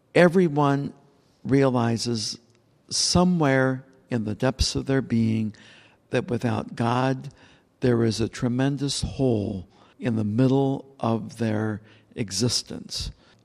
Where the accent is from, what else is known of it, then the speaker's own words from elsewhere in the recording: Indiana, United States; when I was a young person growing up in the Middle West in Indiana